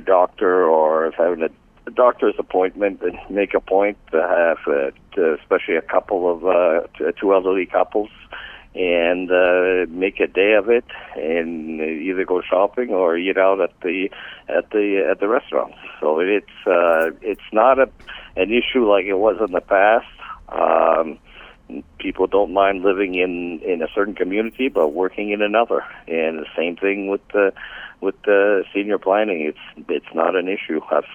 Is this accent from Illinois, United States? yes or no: no; Van Buren, Maine, United States; Van Buren, my hometown, was 97% Franco.